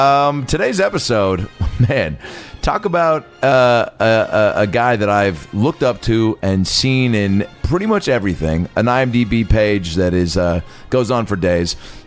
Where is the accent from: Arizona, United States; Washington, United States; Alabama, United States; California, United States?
Washington, United States; Bellevue; I'm at the Parlor Live headlining my hometown club, Parlor Live in Bellevue, Washington